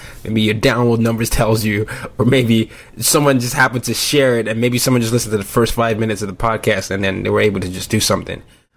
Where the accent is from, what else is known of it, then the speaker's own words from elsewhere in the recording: Nigeria; So I'm not American, I'm Nigerian